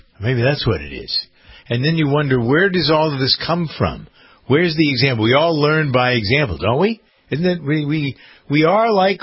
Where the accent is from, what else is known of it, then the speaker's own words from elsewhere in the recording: Framingham, Massachusetts, United States; So here's a frequent problem, and it's come to roost in my hometown. Framingham, Massachusetts.